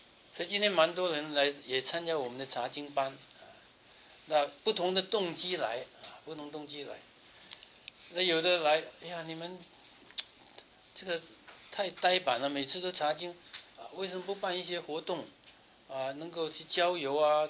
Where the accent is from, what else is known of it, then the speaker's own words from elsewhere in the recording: China; 那我们从中国来的